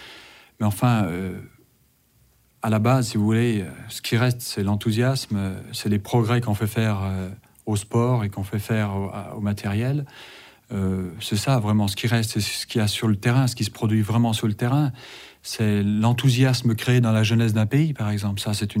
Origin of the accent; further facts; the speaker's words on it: Val d'Isère, Auvergne-Rhône-Alpes, France; Certes, je suis parti de Val d'Isère, donc ça n'est pas tout à fait zéro, c'est Val d'Isère, c'est fantastique.